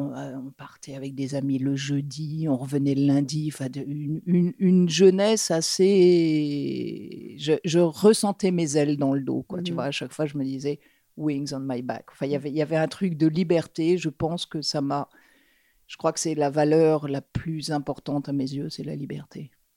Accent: Centre-Val de Loire, France; Oui, alors j'ai grandi en Touraine jusq

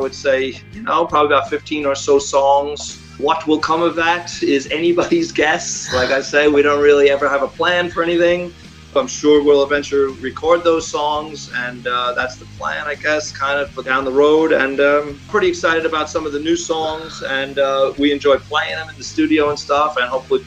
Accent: Queens, New York, United States; We're from Queens, New York.

